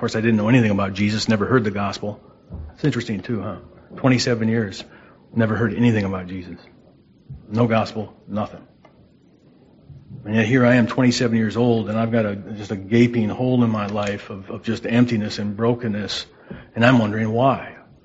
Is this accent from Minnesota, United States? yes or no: yes; St. Paul, Minnesota, United States; And I grew up in St. Paul, Minnesota. Very ungodly upbringing.